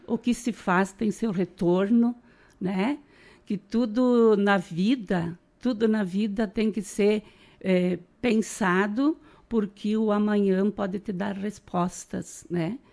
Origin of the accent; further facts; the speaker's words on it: Marau, Rio Grande do Sul, Brazil; Eu sou natural de Marau, nasci aqui na comunidade de São Paulo da Cruz, nasci e me criei ali